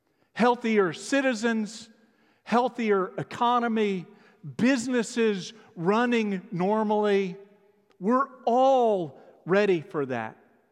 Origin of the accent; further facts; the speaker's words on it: Fort Worth, Texas, United States; I'm talking about a woman at a 7-Eleven in my hometown of Fort Worth, Texas, making Fort Worth proud